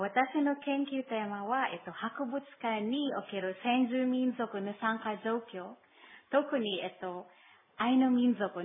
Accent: south, Philippines; Japanese is a second language; 私のふるさとは南方にあります。うん、多分、車で 10時間ぐらいかかると思います。

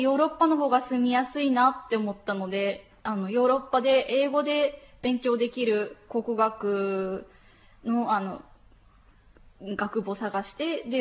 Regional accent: Marugame, Kagawa, Japan; 私は香川県の丸亀市出身です。

